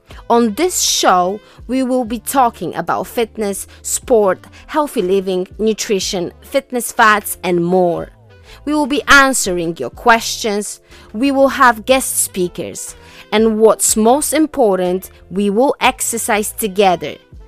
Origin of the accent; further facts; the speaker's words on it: Poland; well, I'm from Poland.